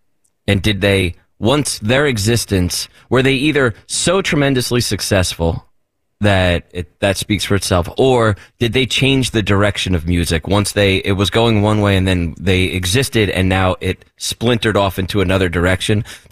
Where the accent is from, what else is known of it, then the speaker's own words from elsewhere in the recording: New Jersey, United States; Maybe it's just because I'm from Jersey.